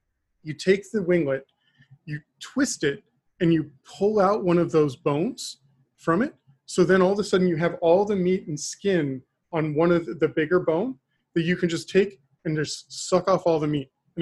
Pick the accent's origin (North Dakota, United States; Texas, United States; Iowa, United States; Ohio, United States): Texas, United States; I'm a Texan.